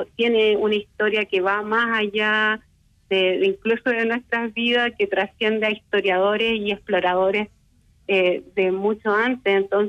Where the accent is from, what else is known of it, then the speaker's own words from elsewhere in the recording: Chile; Necesitamos poner más en valor como chilenos nuestros territorios